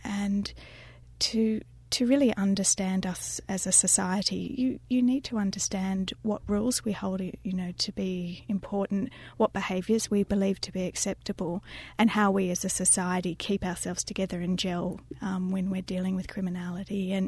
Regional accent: Moss Vale, New South Wales, Australia; I grew up in Moss Vale, which is just outside of Sydney.

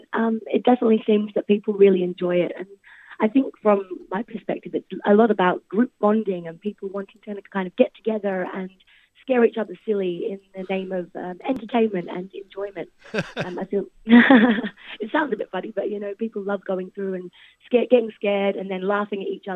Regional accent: London, United Kingdom; now in Australia; Yeah, I grew up in London and we had Halloween over there.

